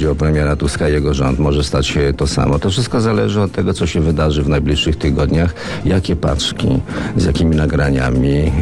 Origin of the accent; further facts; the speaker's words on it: Żyrardów, Masovian Voivodeship, Poland; ja się wychowywałem na proletariackim, żeradowskim podwórku, gdzie taki język był dość powszechny